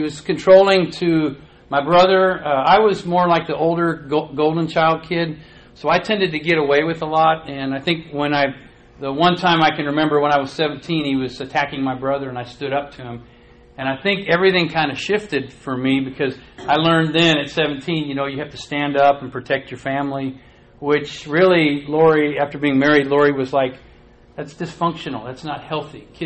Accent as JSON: {"language": "English", "town": "Portland", "region": "Oregon", "country": "United States", "said": "And we're from Portland, Oregon, the Agape Church of Christ."}